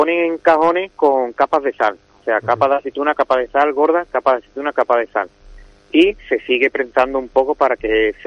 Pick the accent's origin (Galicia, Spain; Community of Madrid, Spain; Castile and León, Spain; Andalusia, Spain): Andalusia, Spain; la aceituna de aquí de la provincia de Sevilla y de aquí de mi pueblo, que es Jarabe